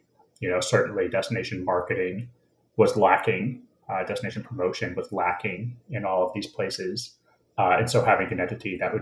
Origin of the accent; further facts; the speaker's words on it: Portland, Maine, United States; now in Washington, United States; Yeah, I grew up a little bit outside Portland, Maine. So I'm from the East Coast. I spent my whole life on the East Coast. Yeah, I grew up in a small town in Maine and been here in DC for, 15 years or so?